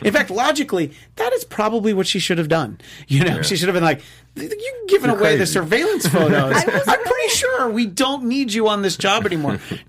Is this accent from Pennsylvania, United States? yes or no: no; New York City, New York, United States; As a New Yorker, yes, that is not a New York City subway.